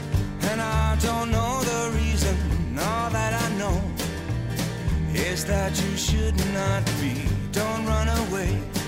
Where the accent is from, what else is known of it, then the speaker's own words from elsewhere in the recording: Emmerich, North Rhine-Westphalia, Germany; ich habe ihn zweimal in Emmerich, da wo ich herkomme, im Stadttheater erlebt